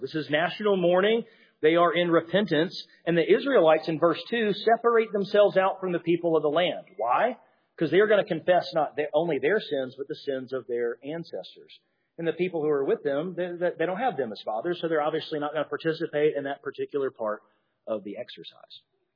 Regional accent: Alabama, United States; I understand I grew up in Alabama, but that equates to a half a day.

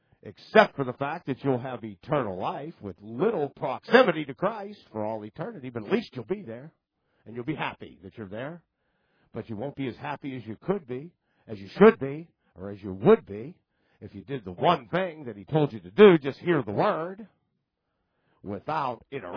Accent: Canada; accent: Canadian; I'm from Canada. They say, eh. That's my Canadian accent.

